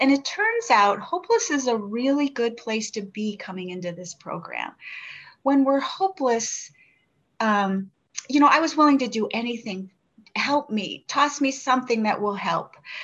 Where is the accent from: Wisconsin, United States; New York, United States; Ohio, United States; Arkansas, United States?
Ohio, United States; Cleveland; now in Montana, United States; I do live in Montana, and I'm so grateful to be in Montana. I married into the West. I'm from Cleveland originally.